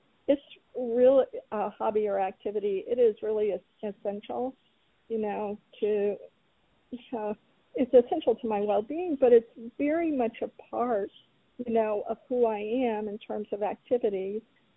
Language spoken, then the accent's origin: English; Arlington, Virginia, United States; I'm from Arlington, Virginia. This is my home community.